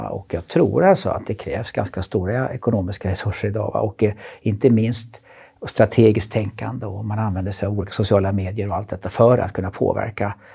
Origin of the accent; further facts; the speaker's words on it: Sweden; Jag är svensk.